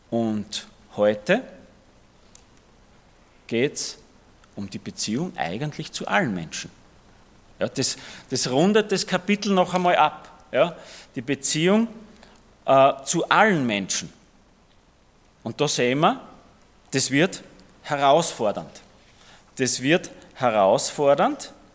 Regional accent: Austria; das ist eh bei uns in Österreich gang und gäbe.

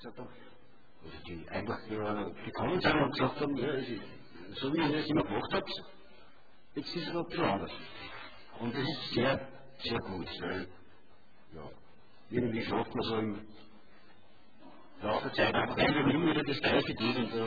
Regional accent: Knittelfeld, Styria, Austria; ich komme aus Knittelfeld, aus der Gemeinde Knittelfeld, bin dort seit gut 30 Jahren mit meiner Familie.

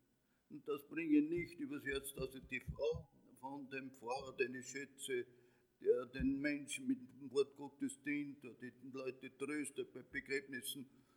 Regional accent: Gmunden, Upper Austria, Austria; Ich bin in Gmunden aufgewachsen, in Gmunden ist mein Vater evangelischer Pfarrer gewesen

